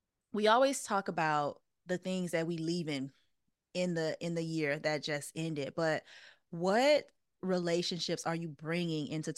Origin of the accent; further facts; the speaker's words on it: Deep South, United States; now in Los Angeles, United States; I grew up in the South, the Deep South, Bible Belt. But since I've moved to LA, I have been able to redefine my relationship with God, because a lot of it was instilled in fear in the South.